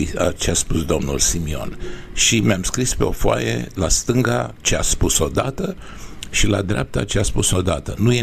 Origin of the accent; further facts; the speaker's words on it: Romania; moved away; Sigur, sunt plecat din România de aproape 50 de ani. După cum vedeți și după cum se știe, n-am pierdut niciodată inima de român, n-am pierdut cultura de român, n-am pierdut sentimentele pentru România.